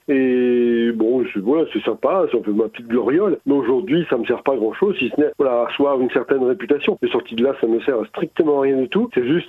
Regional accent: Toulon-sur-Arroux, Bourgogne-Franche-Comté, France; dans ma région, dans mon village natal en Bourgogne, en Saône-et-Loire, ce village s'appelle Toulon-sur-Arroux

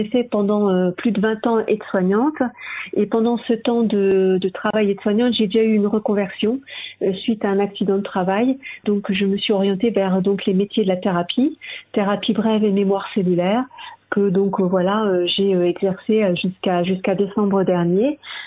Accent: Nancy, Grand Est, France; je viens de Nancy, pas tout proche de chez vous.

